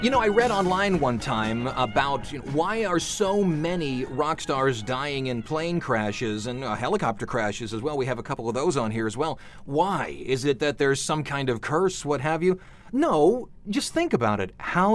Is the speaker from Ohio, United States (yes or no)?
yes; Cleveland, Ohio, United States; Now, I'm going to defer to my local person. I'm from Cleveland, Ohio.